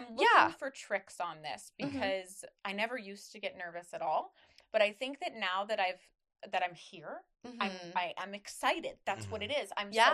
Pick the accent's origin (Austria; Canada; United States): Canada; No, I am. I am from Canada.